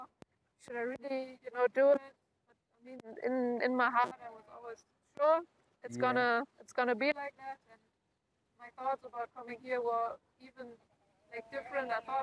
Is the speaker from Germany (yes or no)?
yes; Germany; but I'm coming from Germany to South Africa.